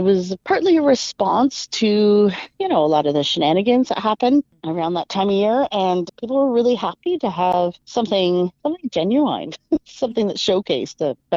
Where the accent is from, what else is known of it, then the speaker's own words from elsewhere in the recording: Ireland; we just sort of ignore that part as Irish people.